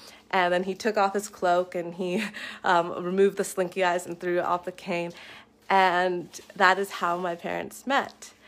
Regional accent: Canada; so that I can contribute in a way as someone that is proud to be Canadian, that's proud of my heritage and lineage

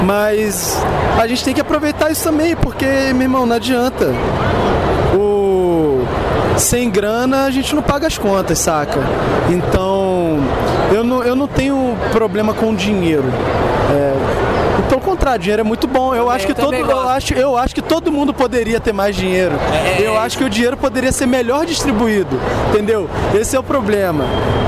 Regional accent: Rio de Janeiro, Brazil; Eu sou do Rio, o Rio

